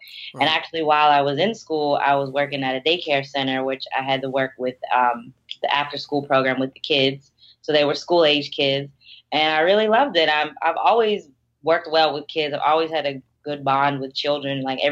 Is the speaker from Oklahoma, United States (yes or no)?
no; Pittsburgh, Pennsylvania, United States; now in Maryland, United States; No, I'm from Pittsburgh, Pennsylvania.